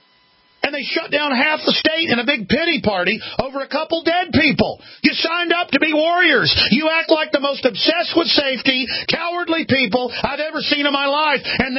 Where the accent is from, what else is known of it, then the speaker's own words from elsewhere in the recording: Dallas, Texas, United States; I mean, I grew up in Dallas, folks, people that walked around like that.